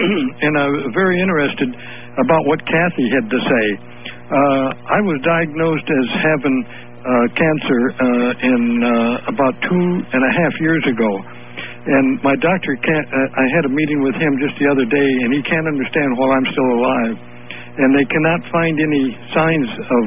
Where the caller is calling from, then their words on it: Portland, Oregon, United States; I'm calling from Portland, Oregon.